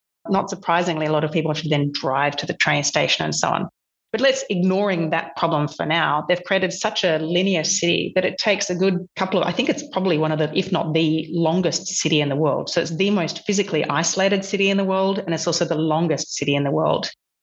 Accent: Perth, Western Australia, Australia; Like, I'm from Perth originally

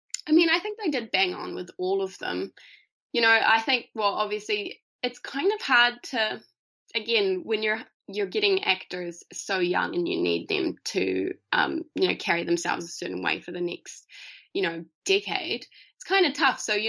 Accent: New Zealand; Oh, I didn't know anything about him outside of Harry Potter, but I'm from New Zealand, so that's what I'm using as my excuse.

